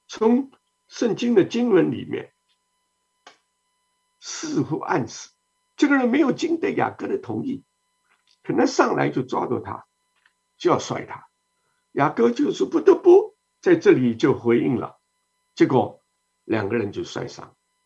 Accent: China; 我们中国人大多数说嘛，半夜三更的嘛

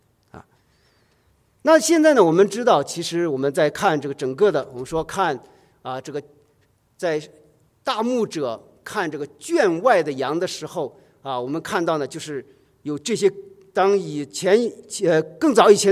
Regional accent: Inner Mongolia, China; born there; 我对蒙古族呢也感兴趣，因为我自己是内蒙古出生的啊

